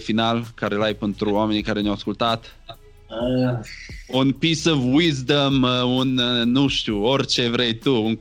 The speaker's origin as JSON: {"language": "Romanian", "country": "Romania", "said": "Noi zicem că suntem viteși ca și români"}